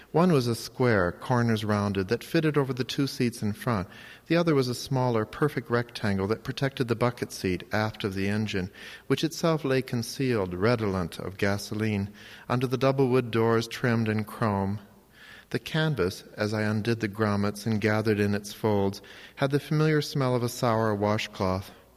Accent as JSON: {"language": "English", "town": "Cincinnati", "region": "Ohio", "country": "United States", "tie": "born there", "said": "I was born in Cincinnati, Ohio, and I feel a special affinity for this part of the country."}